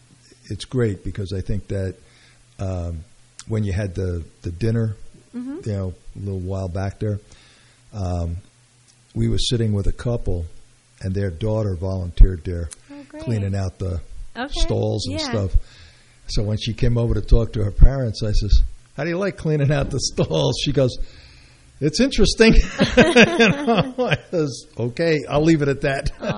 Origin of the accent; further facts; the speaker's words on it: Brooklyn, New York, United States; Don't forget, I'm from Brooklyn.